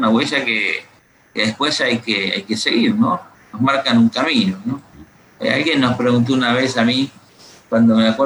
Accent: San Justo, Buenos Aires Province, Argentina; born there; de mucha religiosidad y de mucha fe desde mis abuelos, ¿no? Yo nací en La Matanza, nací en San Justo.

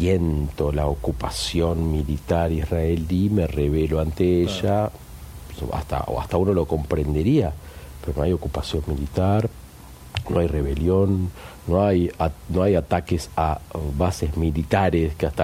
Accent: Argentina; como argentinos que somos

